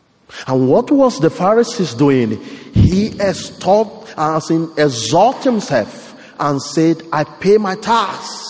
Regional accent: Nigeria; now in United States; I am from Nigeria

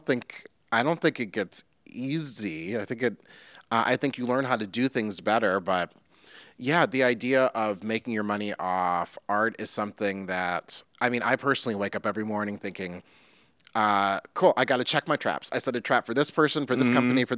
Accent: Minnesota, United States; I'm a Midwest person. I'm from Minnesota.

